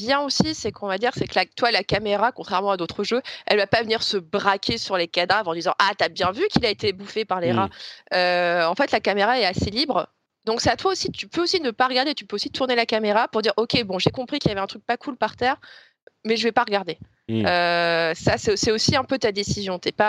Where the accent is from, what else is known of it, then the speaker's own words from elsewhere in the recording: France; en tant que Français